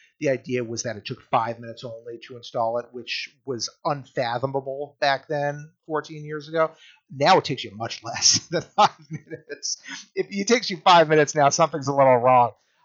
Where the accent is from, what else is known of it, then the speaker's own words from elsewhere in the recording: East Greenwich, Rhode Island, United States; my hometown of East Greenwich, Rhode Island